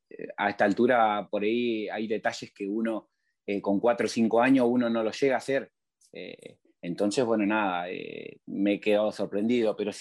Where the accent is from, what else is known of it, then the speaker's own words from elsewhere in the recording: El Viso, Buenos Aires, Argentina; soy de Zona Norte, de la zona del Viso, partido de Pilar.